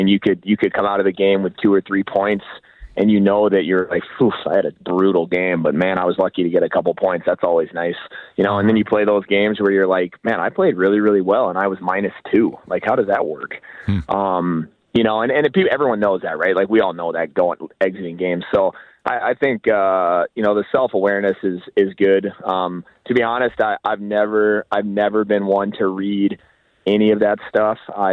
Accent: Alabama, United States; I grew up in Alabama. I have two parents, both, you know, two British parents.

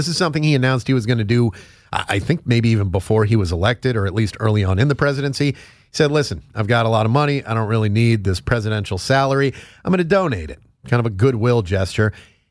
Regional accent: Stamford, Connecticut, United States; Connecticut native, just like myself, based out of Stamford, my hometown.

